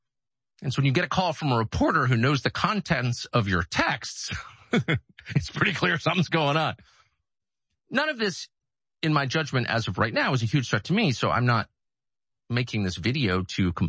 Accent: United States; I'm also an American.

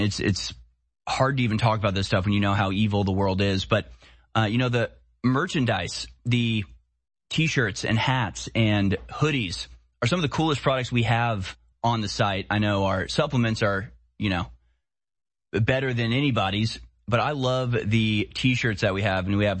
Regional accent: United States; as an American who loves freedom maybe to an unhealthy degree, I can't imagine being subject to this level of military repression

